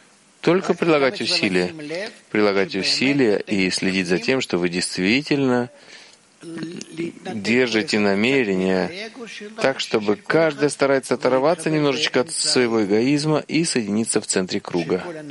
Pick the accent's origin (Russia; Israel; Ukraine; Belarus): Israel; Hadera, Haifa District; я из Хидеры.